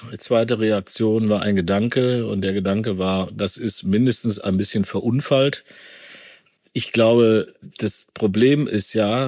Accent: North Rhine-Westphalia, Germany; ich komme aus dem Kern-Ruhr-Gebiet

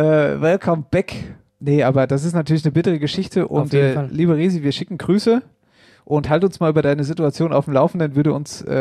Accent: Hesse, Germany; dass wir bei uns in Hessen erst weggehen, wenn es draußen dunkel ist.

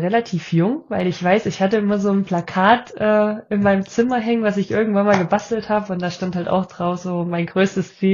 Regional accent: Annaberg-Buchholz, Saxony, Germany; born there; Ich komme gebürtig aus Annaberg-Buchholz, das ist in der Nähe von Oberwiesenthal.

